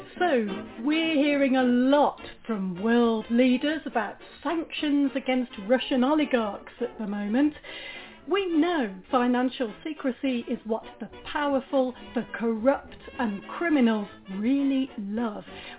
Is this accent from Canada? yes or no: no; United Kingdom; I'm ashamed as a British person to tell you that when you combine Britain with all its satellite havens around the world, it is still the world's worst offender.